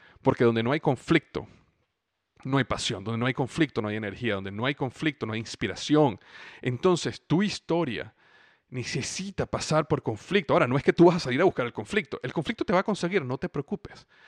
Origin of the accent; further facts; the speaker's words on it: Venezuela; now in Florida, United States; Yo llego y el clima era espectacular en Florida, era muy parecido al clima en Venezuela, donde yo crecí.